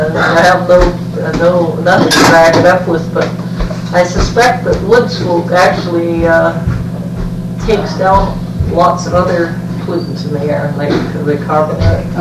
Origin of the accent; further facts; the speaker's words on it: North West England, United Kingdom; I come from the Lakes District, so when I go down back there, what are these big hills?